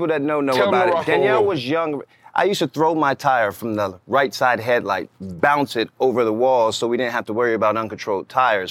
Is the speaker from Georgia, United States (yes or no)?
yes; Atlanta, Georgia, United States; Knew I was from Atlanta.